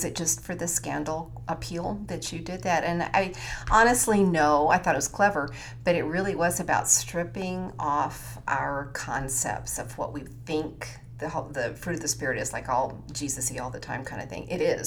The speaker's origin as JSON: {"language": "English", "town": "Houston", "region": "Texas", "country": "United States", "tie": "born or raised there", "said": "I grew up in Houston, Texas."}